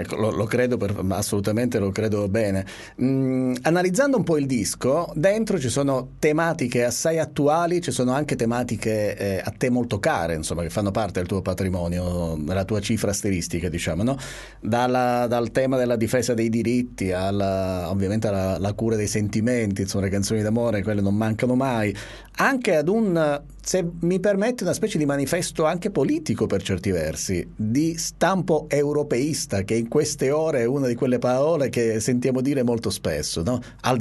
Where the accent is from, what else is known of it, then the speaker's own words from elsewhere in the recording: Palermo, Sicily, Italy; non solo è dalle mie parti a Palermo